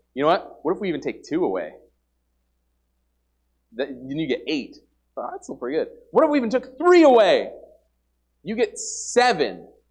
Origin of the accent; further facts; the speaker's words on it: New York, United States; also born or lived in Oregon; now in Nebraska, United States; Growing up in New York and then Oregon, I was like, before we go over to Nebraska, wherever that is on the map